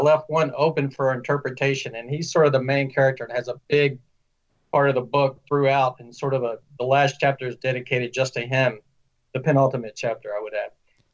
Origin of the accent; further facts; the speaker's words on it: Arkansas, United States; I'm a bit partial because I'm from Arkansas and he was the governor.